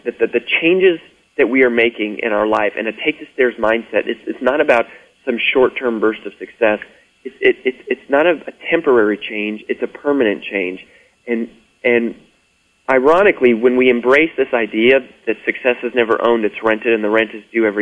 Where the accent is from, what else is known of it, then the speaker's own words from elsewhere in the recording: Colorado, United States; now in Nashville, United States; Yeah, well, I mentioned earlier I grew up in Colorado. I live in Nashville now.